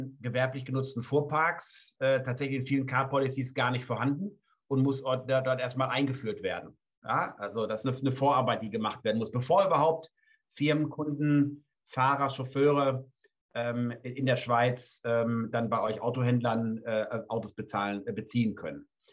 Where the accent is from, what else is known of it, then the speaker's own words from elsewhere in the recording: Germany; now in Switzerland; Ihr hört das an meiner Aussprache. Ich komme aus Deutschland und verantworte hier den Dachvertrieb.